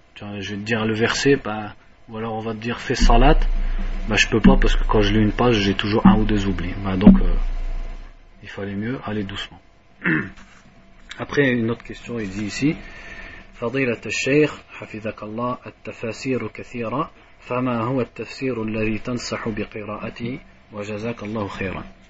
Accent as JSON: {"language": "French", "country": "France", "said": "comme nous on est de France, on est des fainéants"}